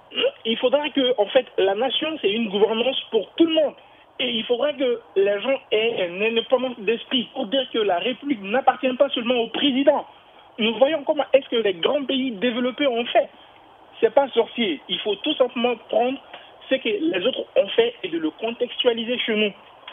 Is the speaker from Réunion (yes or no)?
no; Mali; Je suis malien. En fait, je ne veux pas seulement intervenir en tant que malien.